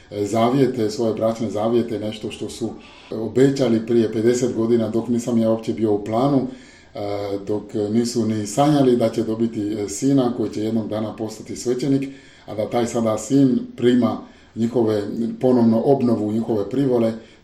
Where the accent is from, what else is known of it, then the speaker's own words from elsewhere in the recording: Benin; ja sam iz Benina